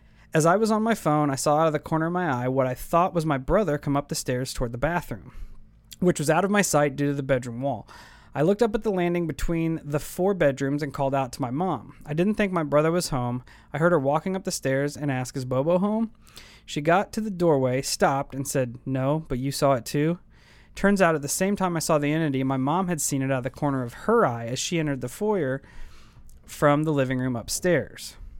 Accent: Blue Springs, Missouri, United States; also born or lived in Independence; Okay, when I was in 7th grade, my family and I moved from Independence to Blue Springs, Missouri.

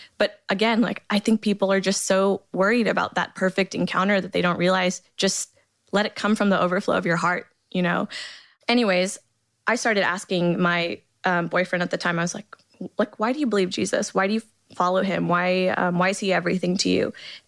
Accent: Coppell, Texas, United States; And I grew up in a suburb. I grew up in Coppell, Texas. And that's just like a 90-something percent white suburb

